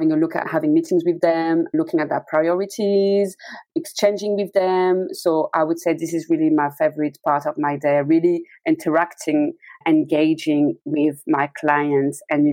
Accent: France; now in London, United Kingdom; because I'm from France, and where I'm from France is just at the border with Switzerland.

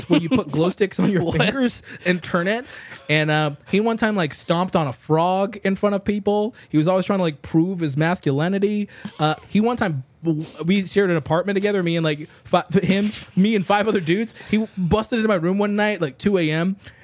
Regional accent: Tanzania; now in United States; So I'm from Tanzania, East Africa. So my mom still lives there, and I have family and friends who live there.

